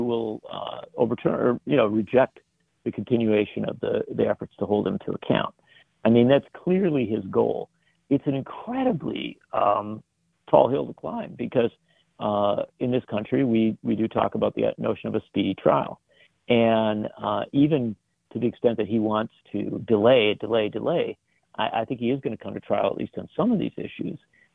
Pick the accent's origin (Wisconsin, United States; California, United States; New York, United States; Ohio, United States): Wisconsin, United States; Union Grove; You know, I grew up down in Union Grove, Wisconsin, and that was the site of the Racine County Fair.